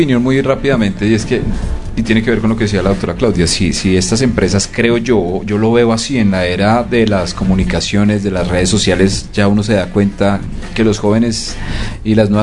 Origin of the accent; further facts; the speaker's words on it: Colombia; como un colombiano que sabe que allá afuera hay una cantidad de comida chatarra